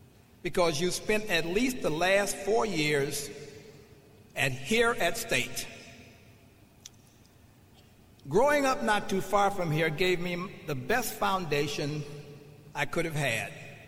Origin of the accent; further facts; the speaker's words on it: Detroit, Michigan, United States; Growing up in Detroit, I have long admired Michigan State.